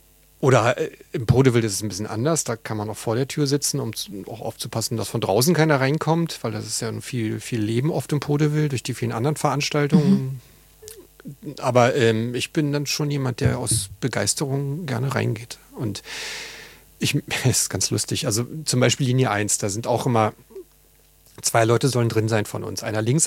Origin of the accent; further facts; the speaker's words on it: Berlin, Germany; ich bin auf Moabit geboren und groß geworden